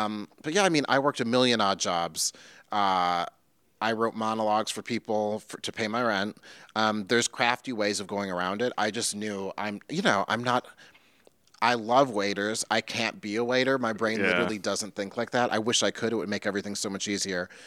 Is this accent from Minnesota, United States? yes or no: yes; Minnesota, United States; I'm a Midwest person. I'm from Minnesota.